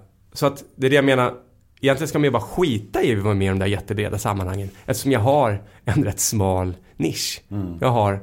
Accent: Hemmesta, Stockholm County, Sweden; Jag växte upp då ute i Hemmestad, som sagt.

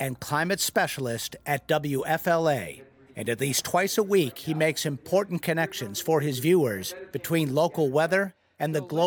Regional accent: Detroit, Michigan, United States; This was the weatherman I grew up with in Detroit.

